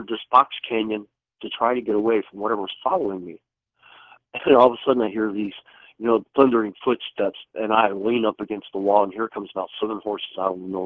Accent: Ohio, United States; I took off running because I'm from Ohio. I'm from Cincinnati, a little town outside of Cincinnati.

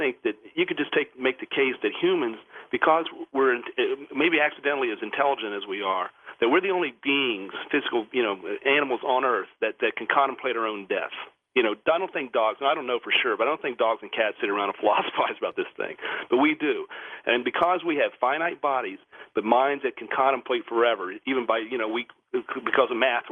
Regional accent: Parkersburg, West Virginia, United States; It's about 70 miles from my hometown of Parkersburg, West Virginia.

